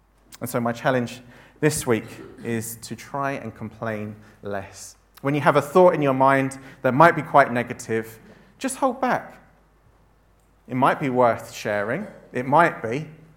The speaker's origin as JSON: {"language": "English", "country": "United Kingdom", "said": "As British people, we are very famous or infamous for complaining about the weather."}